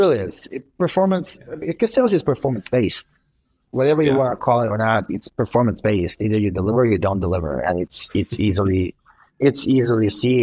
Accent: Belgrade, Serbia; English is a second language; For example, like if you listen to me speak, would you say I'm born and raised in Belgrade, Serbia?

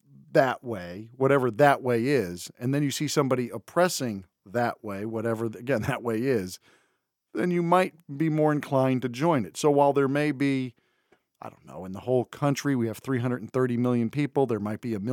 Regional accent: Connecticut, United States; This is in my home state of Connecticut.

